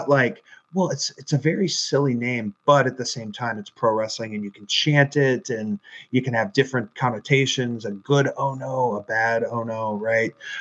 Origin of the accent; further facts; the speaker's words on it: Dayton, Ohio, United States; I'm from Dayton, Ohio.